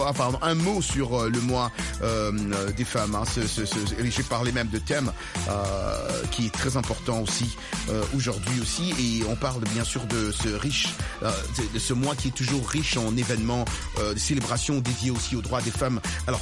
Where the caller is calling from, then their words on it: Pointe-Noire, Republic of the Congo; VO Afrique est devenue la radio la plus écoutée que même RFI ici chez nous à Pointe-Noire.